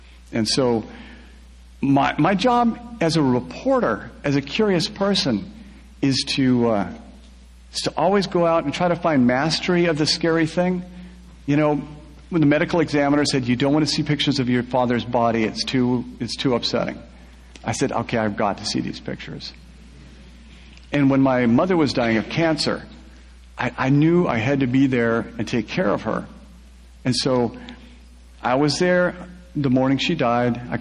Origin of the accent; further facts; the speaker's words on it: Pacific Northwest, United States; The Waitansi Island was based on all those really small towns that I grew up in the Pacific Northwest